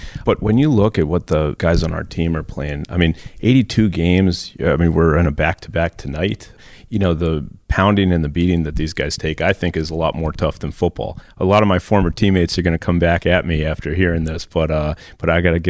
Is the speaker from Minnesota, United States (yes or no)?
yes; Minnesota, United States; basketball games, football games, hockey games growing up in Minnesota.